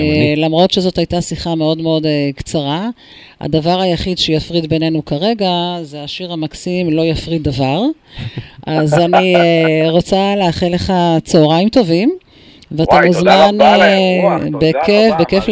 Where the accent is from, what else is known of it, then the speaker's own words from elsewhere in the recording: Northern District, Israel; born there; אני ילידת הצפון